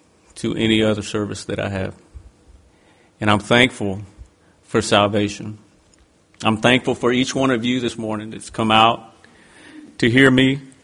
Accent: Fitzgerald, Georgia, United States; I grew up, I'm from Fitzgerald, but I grew up as a military brat. My father was in the Marine Corps when I was born.

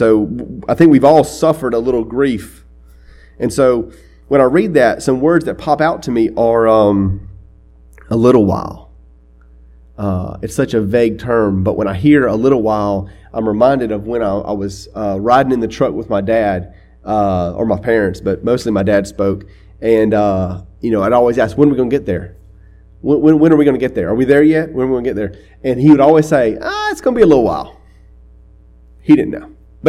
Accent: United States; I mean, I'm an American through and through. I mean, I have a great swell of pride when I sing the national anthem.

